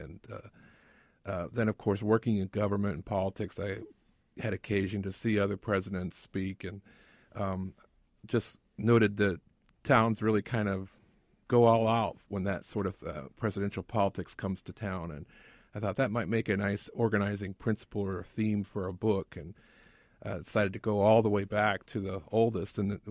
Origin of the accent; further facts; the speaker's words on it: Goshen, United States; Gerald Ford was going to come speak in my hometown of Goshen, and I was very excited about that.